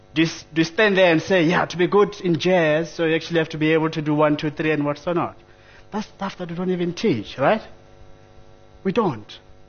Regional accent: Limpopo, South Africa; You go there like … so I come from Limpopo.

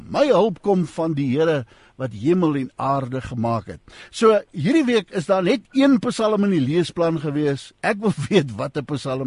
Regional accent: Northern Cape, South Africa; ek kom met haar die Namakolandse wêreld het, ek in die NG Kerk groot geword

